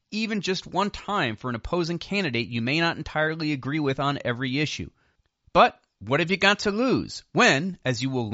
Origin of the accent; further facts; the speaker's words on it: Illinois, United States; moved away as an adult; now in Florida, United States; I was born, raised, educated, and employed there for almost my entire life, except for college and a stint in the U.S. Navy. Yes, I've moved to Florida